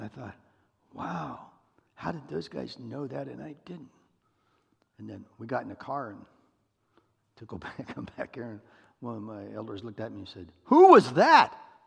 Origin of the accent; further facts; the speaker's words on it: Iowa, United States; You know, and I'm just me. I'm from Iowa, for heaven's sakes, you know.